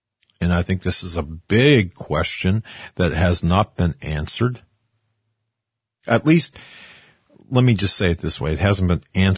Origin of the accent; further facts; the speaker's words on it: Erie, Pennsylvania, United States; Now, in Erie over the weekend, my hometown, there was a Trump car rally.